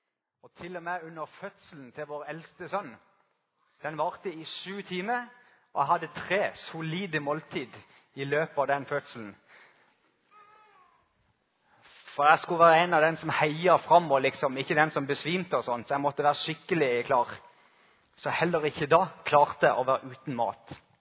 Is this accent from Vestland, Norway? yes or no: no; Farsund, Agder, Norway; så rodde vi ut i skjærgården i Farsund, der jeg kommer fra